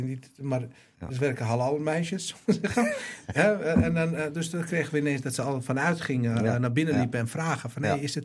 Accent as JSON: {"language": "Dutch", "town": "Amsterdam", "region": "North Holland", "country": "Netherlands", "tie": "born or raised there", "said": "Hadden we bij ons in Osdorp, Amsterdam-Osdorp, opgegroeid."}